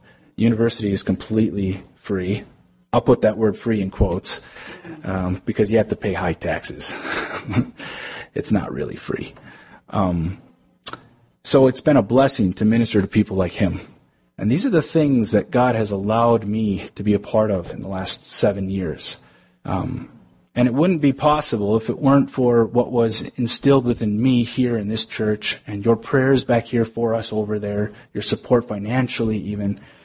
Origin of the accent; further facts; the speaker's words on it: New York, United States; And so I said, I'm from New York.